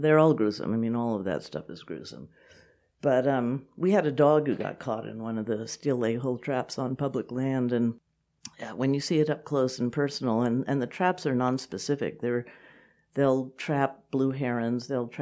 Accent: France; growing up in France, it's a very interesting culture

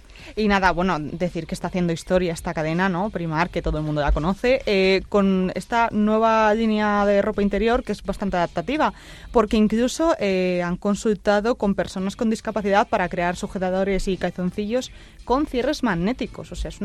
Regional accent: Santa Cruz de Tenerife, Canary Islands, Spain; Todos somos chicharreros.

